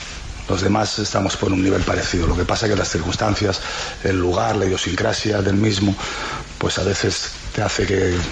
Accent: Spain; now in Tenerife, Spain; Yo no voy a decir que soy un canario más, porque yo sería género idiota, porque soy un peninsular, un godo, en ese sentido.

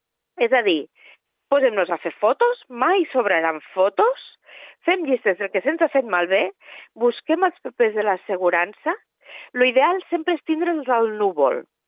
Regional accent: Alcanar, Catalonia, Spain; Jo soc d'Alcanar, ho vam patir fa uns anys

